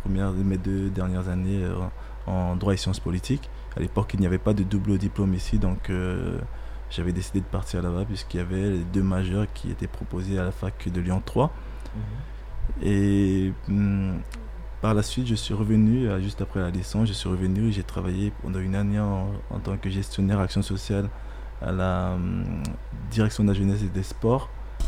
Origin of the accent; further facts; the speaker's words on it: Maripasoula, French Guiana; Alors moi, je viens de Maripasoula … je viens de Maripasoula. J'ai effectué mon lycée sur le littoral à Cayenne.